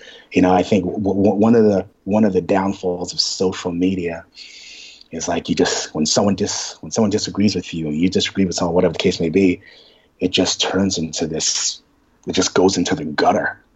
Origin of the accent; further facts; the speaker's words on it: New York City, New York, United States; exists because we were born and bred in New York City.